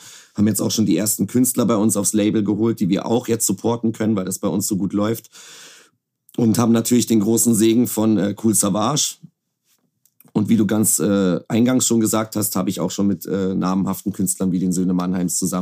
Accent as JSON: {"language": "German", "region": "Berlin", "country": "Germany", "said": "ich würde zum Beispiel auch nicht sagen, ich bin ein Bayer, weil ich bin ja ursprünglich aus Berlin und ich wurde von der Berliner Mutter erzogen. Deswegen, ich rede ja jetzt auch nicht bayerisch mit dir im Interview."}